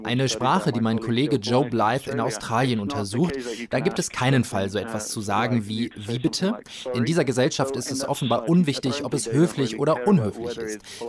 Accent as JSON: {"language": "German", "region": "North Rhine-Westphalia", "country": "Germany", "said": "Ich komme ja aus Ostwestfalen-Lippe"}